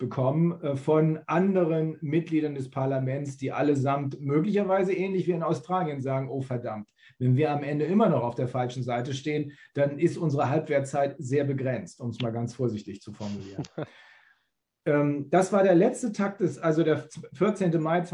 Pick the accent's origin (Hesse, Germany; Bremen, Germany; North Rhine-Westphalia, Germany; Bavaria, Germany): Bremen, Germany; Bedauerlicherweise kommt er aus meiner Heimatstadt Bremen.